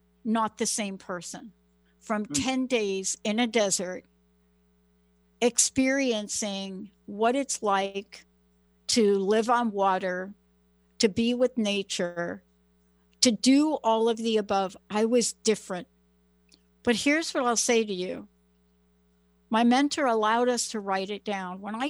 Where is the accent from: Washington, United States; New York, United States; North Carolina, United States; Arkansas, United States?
New York, United States; Bronx; I mean, look, I'm a girl from the Bronx.